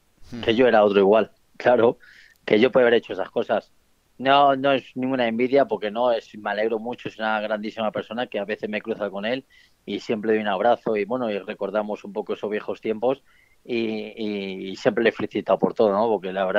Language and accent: Spanish; Madrid, Community of Madrid, Spain; Eso mínimo, hombre, siendo español y madrileño, pues que mínimo, ¿no?